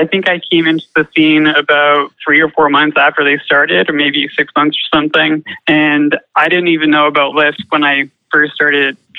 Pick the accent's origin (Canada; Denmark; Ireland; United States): Canada; as a Canadian, you don't want to have a record, right?